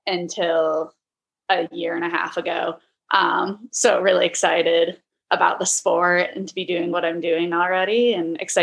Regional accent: Illinois, United States; I grew up in the Chicago suburbs.

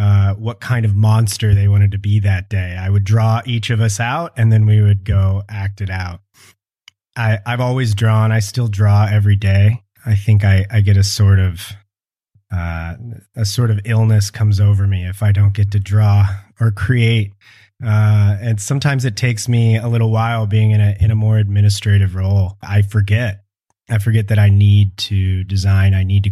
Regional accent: Kansas City, Kansas, United States; also born or lived in Midwest; I was born in the Midwest. I grew up in Kansas, in the Kansas City metro area.

